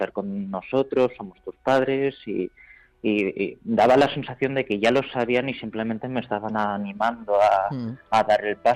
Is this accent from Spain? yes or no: yes; Madrid, Community of Madrid, Spain; born there; Aunque mis padres son de orígenes surcoreanos, pero yo nací en Madrid, en Chamberí.